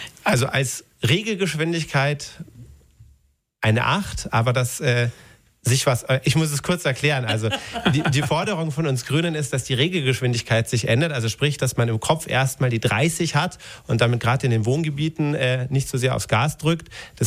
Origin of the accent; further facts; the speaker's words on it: Moosach, Bavaria, Germany; Und also ich bin in Mosach aufgewachsen.